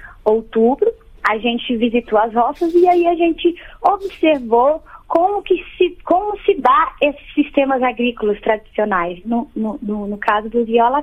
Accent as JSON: {"language": "Portuguese", "country": "Brazil", "said": "Me deixa com orgulho de falar que eu sou brasileira, sabe? Eu tenho um imenso orgulho de falar que eu sou brasileira."}